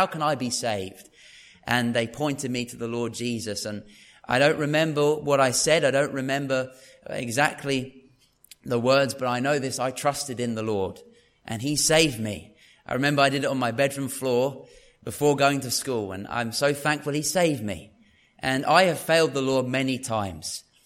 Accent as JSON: {"language": "English", "town": "Worthing", "region": "South East England", "country": "United Kingdom", "tie": "born or raised there", "said": "my hometown of Worthing."}